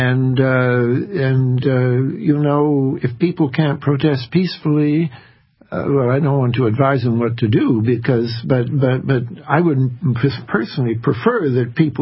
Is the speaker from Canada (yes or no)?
yes; Canada; now in United States; I'm not even an American. I'm a Canadian, but I like America.